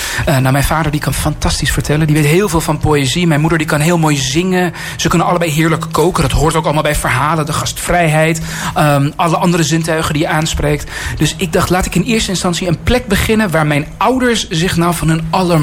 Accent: Amsterdam, North Holland, Netherlands; also born or lived in Iran; Een doodnormale Amsterdamse Iran. Jongen, dat ben ik. Maar ik ben geboren in Iran. En die cultuur die hebben mijn ouders meegenomen in hun hoofd, in hun hart, in hun aderen.

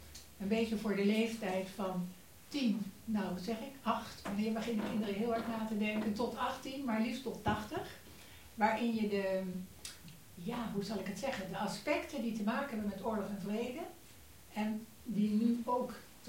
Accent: The Hague, South Holland, Netherlands; ik kom uit Den Haag.

